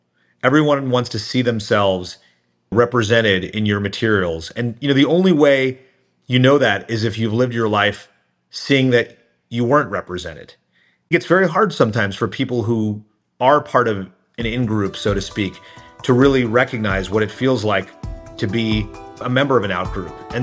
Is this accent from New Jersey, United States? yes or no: yes; New Jersey, United States; I grew up as an Indian American in northern New Jersey, and as strange as it may sound today, there weren't a lot of us back then. There's obviously a lot of Indian Americans in New Jersey now.